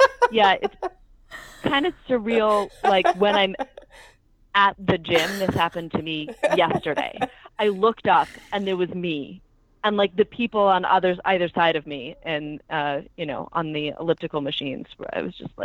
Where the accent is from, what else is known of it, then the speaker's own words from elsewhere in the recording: Philadelphia, Pennsylvania, United States; also born or lived in Boston, Massachusetts; I'm from Philadelphia originally, and so it's always Phillies first. But I lived in Boston for 7 years